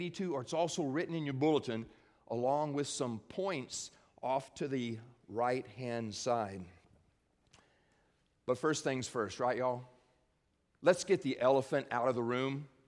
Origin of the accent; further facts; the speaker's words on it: Pflugerville, Texas, United States; growing up in Pflugerville, we were only 13 miles away from that stadium where that burnt orange team played football.